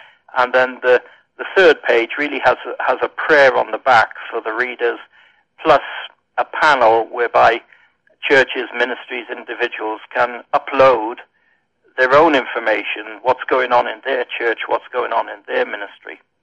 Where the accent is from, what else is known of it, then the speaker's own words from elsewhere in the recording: Wales, United Kingdom; also born or lived in England / Scotland; I grew up in Wales, and I've lived in England, I've lived in Scotland, and I've ministered in Northern Ireland, so I have a taste of all four parts of the United Kingdom.